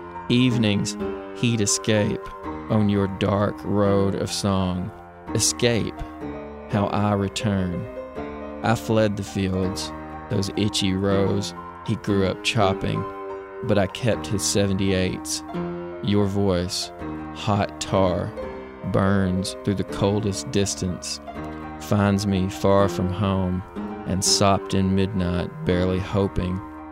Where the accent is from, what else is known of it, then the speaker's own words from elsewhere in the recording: Pumpkin Bend, Arkansas, United States; there's certainly no one like that living down the street from you when you're growing up in Pumpkin Bend, Arkansas, except Johnny.